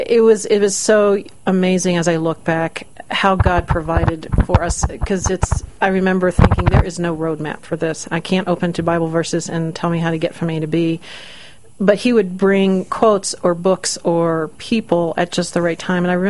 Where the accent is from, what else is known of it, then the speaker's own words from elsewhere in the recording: East Coast, United States; I grew up on the East Coast, and my mom's Italian, and she came over with my dad after the conclusion of World War II.